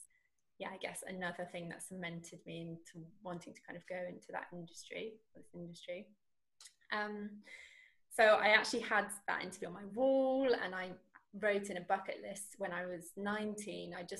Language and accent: English; South East England, United Kingdom; I grew up in the New Forest, like near Southampton, and it wasn't available there.